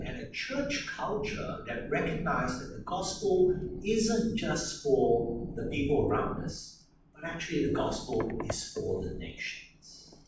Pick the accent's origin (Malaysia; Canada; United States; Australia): Malaysia; also born or lived in Singapore; What you need to know about my family as well is that I started as a Malaysian national, but aged about 9, my family moved to the southern tip of peninsula Malaysia. I was sent to school with my sister in Singapore